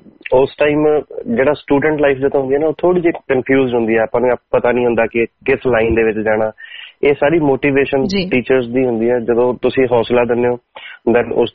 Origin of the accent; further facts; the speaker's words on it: Banga, Punjab, India; also born or lived in Paheer; Then daddy ਦੀ service ਫਿਰ S N college Banga ਉੱਥੇ ਹੋਈ, ਉਹਨਾਂ ਨੇ ਉੱਥੇ ਪੜ੍ਹਾਇਆ, ਹਜੇ 3 ਸਾਲ ਹੋਏ ਨੇ ਰਿਟਾਇਰ ਹੋਏ ਜੀ 42 ਸਾਲ ਦੀ ਸਰਵਿਸ ਤੋਂ ਬਾਅਦ। ਤੇ ਮੇਰਾ ਜਿਹੜਾ ਬਚਪਨ ਆ ਉਹ ਸਾਰਾ ਫਿਰ ਦੁਆਬੇ ਚ ਬੀਤਿਆ ਬੰਗੇ